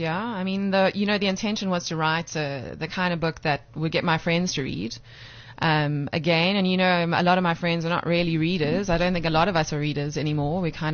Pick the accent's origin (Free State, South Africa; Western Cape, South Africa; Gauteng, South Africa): Western Cape, South Africa; Cape Town; I'm from Cape Town, flown in for the festival